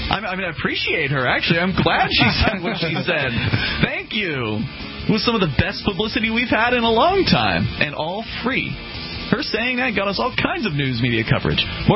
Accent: Florida, United States; now in Keene, United States; I'm from Florida and originally, and the cops down there are a lot scarier than the cops up here

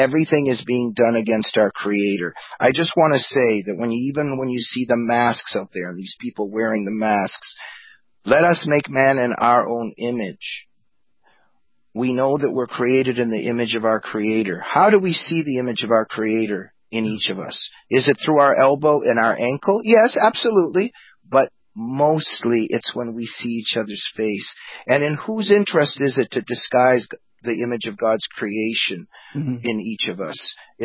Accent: United States; Well, look, you know, my parents escaped the Soviet Union. I was growing up in the West. I was growing up in the United States

